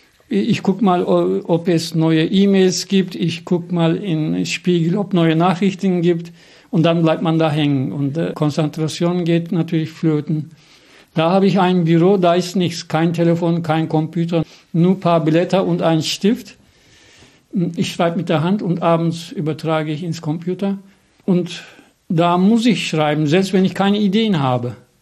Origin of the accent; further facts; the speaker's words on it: Turkey; German is a second language; now in Germany; Ich bin ja Türke in Deutschland